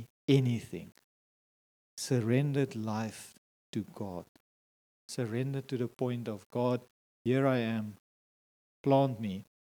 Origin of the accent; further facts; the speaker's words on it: Eastern Cape, South Africa; I grew up in the Eastern Cape. I know nothing about the Free State. I don't know Bloemfontein.